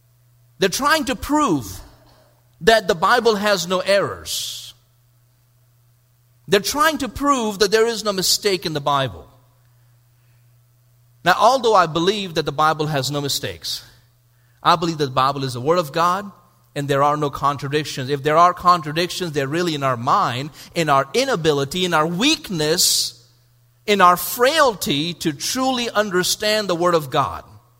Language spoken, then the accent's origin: English; India; I grew up in India